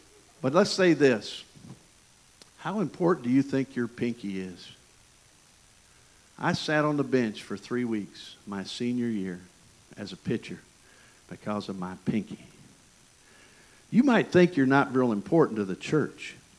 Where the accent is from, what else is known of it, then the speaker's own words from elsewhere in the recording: Michigan, United States; accent: southern; I tell folks I grew up in Michigan, but the reason I speak the way I do with this southern accent is because I played baseball in East Tennessee.